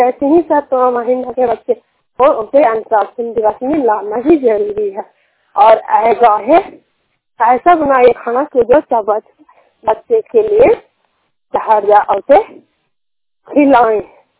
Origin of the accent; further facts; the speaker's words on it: Sakri, Bihar, India; सकरी पंचायत के रहने वाली हूँ, जिला ललंडा के रहने वाली हूँ।